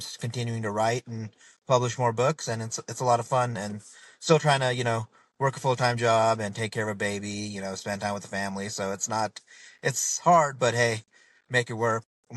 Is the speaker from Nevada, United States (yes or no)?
yes; Nevada, United States; And my parents moved here when I was a baby to the United States. So I grew up here in Nevada first and, you know, spent my childhood there.